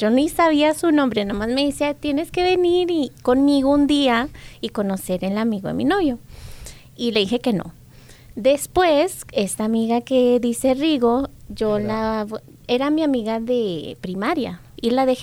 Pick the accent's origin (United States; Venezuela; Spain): United States; Denver, Colorado; Yo soy nacida y criada en Denver, Colorado. Soy nativa. De acá soy toda mi vida aquí. Conozco varias partes de México. De hecho, me encanta el estado de Sinaloa. Yo de joven decía que era de allá, pero sí, acá crecí